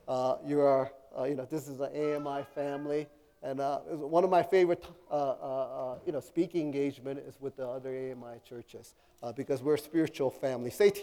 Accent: East Coast, United States; Yes, I'm from the East Coast, and so there's a three-hour difference.

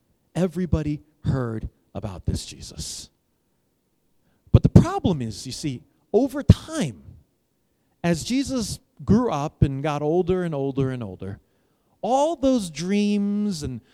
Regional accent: United States; My parents grew up in Taiwan, and I grew up in America, but it's close enough, right?

